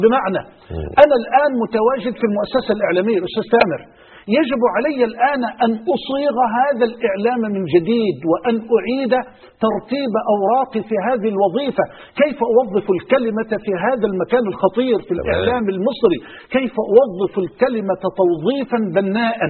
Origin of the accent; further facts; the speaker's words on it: Egypt; ودعني أؤكد لحضرتك على أن مؤسساتنا في بلدنا مصر مليئة بالشرفاء